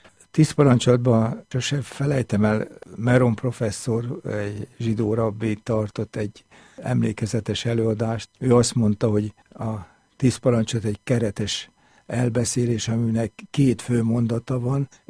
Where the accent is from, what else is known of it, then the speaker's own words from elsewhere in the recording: Balatonszabadi, Somogy, Hungary; also born or lived in Budapest; Én Balatonszabadin, Pesten születtem, de Balatonszabadin nőttem fel, és templom mellett laktunk, a nagyapám gondnok volt a református gyülekezetbe.